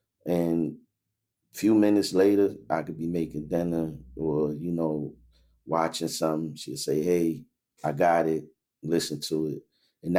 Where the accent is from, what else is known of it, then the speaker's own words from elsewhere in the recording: Newport News, Virginia, United States; also born or lived in Brooklyn; I've been in Virginia most of my life. I was born in Brooklyn, but I moved to Virginia very early.